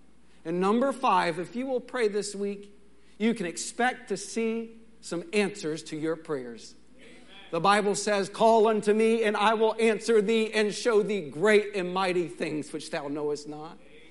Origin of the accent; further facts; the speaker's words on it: Texas, United States; And I'm a Texan too.